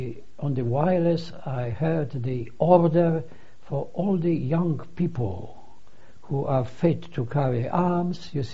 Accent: Lodz, Łódź Voivodeship, Poland; remember that we are from Lodz, and we are going towards Warsaw.

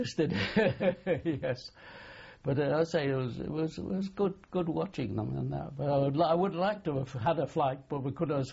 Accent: Ellesmere Port, North West England, United Kingdom; born there; I was born in here in Ellesmere Port.

